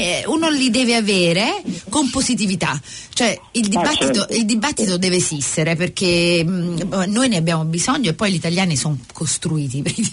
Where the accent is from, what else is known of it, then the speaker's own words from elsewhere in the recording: Naples, Campania, Italy; io sono napoletana